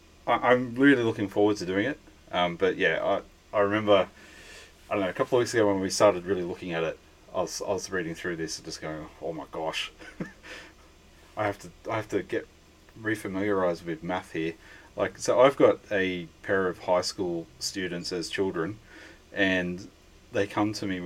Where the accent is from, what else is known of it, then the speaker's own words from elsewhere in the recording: Australia; accent: Australian; Maybe my Australian accent threw you off for a minute there.